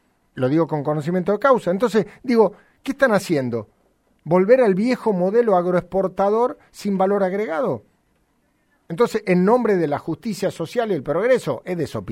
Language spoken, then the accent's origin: Spanish; Argentina; Como argentino, yo lo que estoy viviendo en Argentina